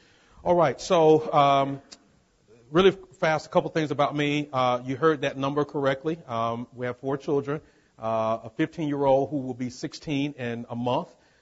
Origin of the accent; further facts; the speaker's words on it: Florida, United States; I'm originally from Florida, right here in the state of Florida, up near Jacksonville.